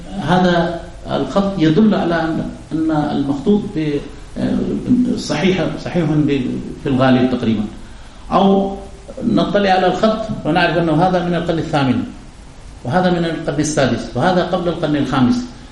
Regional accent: India; Arabic is a second language; كنت ذكرت لكم عندنا في الهند الهاء تكتب بطريقة عجيبة

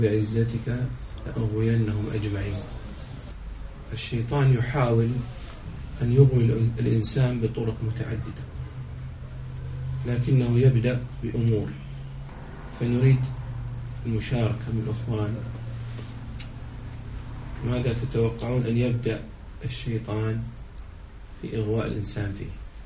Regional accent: Saudi Arabia

